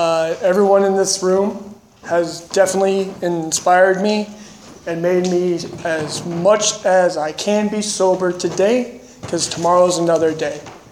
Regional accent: Cheyenne, Wyoming, United States; I'm originally from Cheyenne, Wyoming. There's not much to do in Cheyenne, Wyoming, except shooting guns and drinking beer.

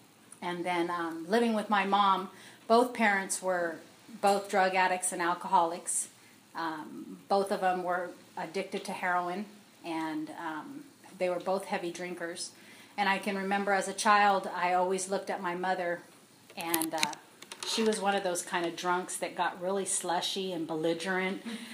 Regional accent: California, United States; I'm from this area. I'm from Five Cities area. I've grown up here all my life.

